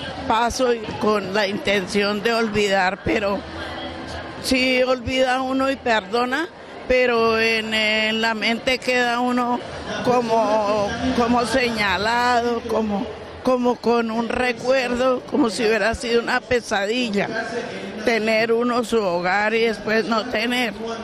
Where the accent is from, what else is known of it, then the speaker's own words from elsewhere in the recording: Mapiripán, Meta, Colombia; also born or lived in Puerto Alvira; Yo vengo de Mapiripán, Meta, y estoy aquí porque me nace ver una persona tan buena y tan de corazón.